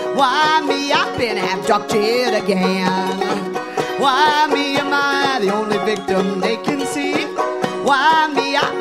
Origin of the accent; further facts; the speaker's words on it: Florida, United States; We come up from South Florida, and things are pretty strange down in South Florida.